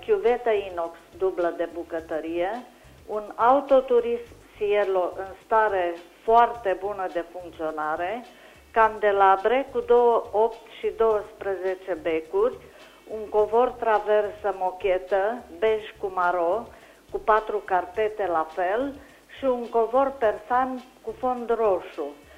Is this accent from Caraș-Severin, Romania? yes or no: yes; Anina, Caraș-Severin, Romania; sunt din Anina.